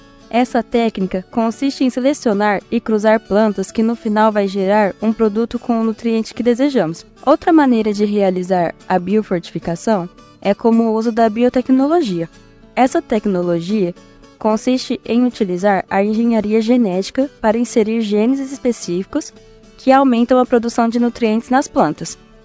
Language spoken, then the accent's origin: Portuguese; Assis, São Paulo, Brazil; sou de Assis, São Paulo